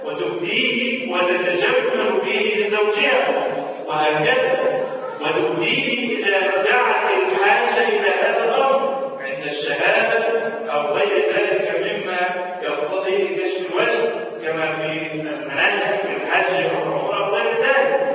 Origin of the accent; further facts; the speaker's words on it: Egypt; في بلدنا مصر